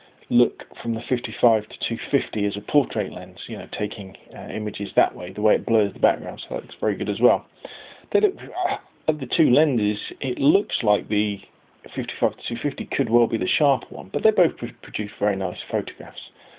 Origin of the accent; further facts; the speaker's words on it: Gosport, South East England, United Kingdom; around the town that is my hometown, that is Gosport